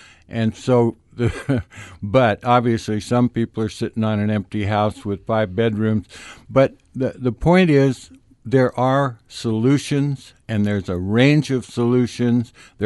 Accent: Oregon, United States; the Umpqua, which is where I grew up originally. I came from the Umpqua.

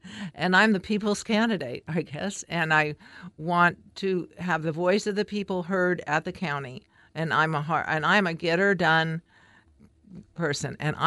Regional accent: Deadwood, United States; I'm from Deadwood and I work in Florence.

